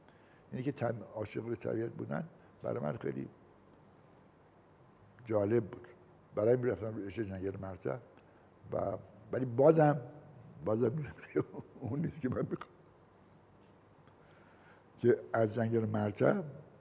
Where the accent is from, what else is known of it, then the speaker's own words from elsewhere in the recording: Rasht, Gilan, Iran; گفتم من بچه رشتم